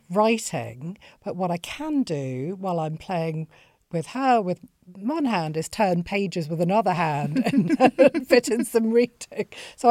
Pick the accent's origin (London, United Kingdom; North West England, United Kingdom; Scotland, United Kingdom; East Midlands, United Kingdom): North West England, United Kingdom; Bolton; I grew up in Bolton